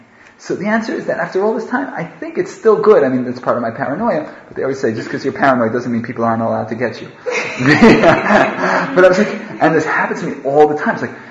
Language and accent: English; Manhattan, New York, United States; also born or lived in Oklahoma; I'm from Manhattan, you know what I mean? The whole world for me is Oklahoma. Anything out of Manhattan is Oklahoma. So I used to live in Oklahoma